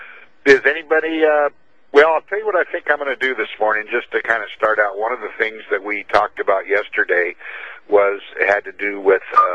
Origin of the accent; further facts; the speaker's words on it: Olympia, Washington, United States; I'm from Olympia, Washington